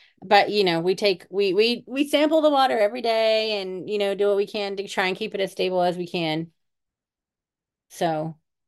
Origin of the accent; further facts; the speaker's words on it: Australia; I'm from Australia.